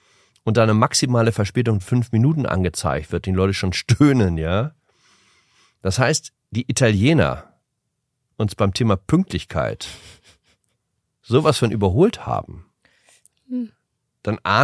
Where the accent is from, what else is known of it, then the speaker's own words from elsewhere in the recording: Northern Germany, Germany; weil ja als Norddeutscher ich auch schnell dann dazu neige, die Silben zu verschlucken